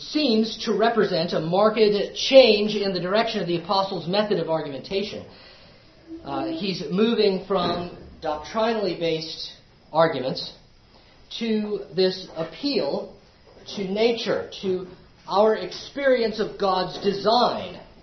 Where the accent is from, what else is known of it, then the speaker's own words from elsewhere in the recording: United States; That's just natural to me because I grew up in America.